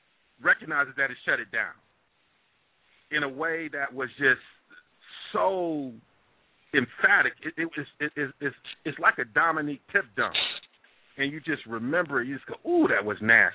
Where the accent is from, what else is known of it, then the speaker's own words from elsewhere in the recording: Midwest, United States; it gave insight to a whole part of life and culture that I hadn't even conceived as someone growing up in the Midwest.